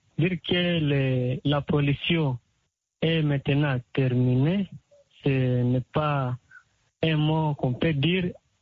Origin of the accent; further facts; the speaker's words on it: Rutshuru, North Kivu, DR Congo; presque ici chez nous à Rutshuru, les déchets, nous les racontons dans des poubelles, il n'y a pas de poubelle publique.